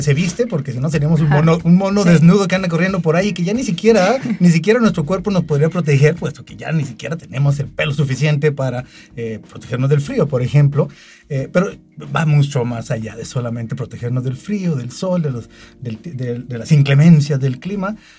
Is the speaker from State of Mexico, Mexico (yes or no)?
no; Guadalajara, Jalisco, Mexico; born there; tapatía, así nos dicen a los que nacimos en Guadalajara